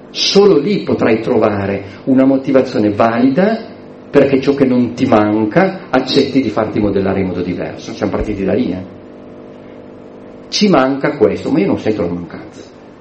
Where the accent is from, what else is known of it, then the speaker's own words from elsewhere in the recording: Milan, Lombardy, Italy; Non faccio tutto, anche se sono milanese, non faccio tutto io.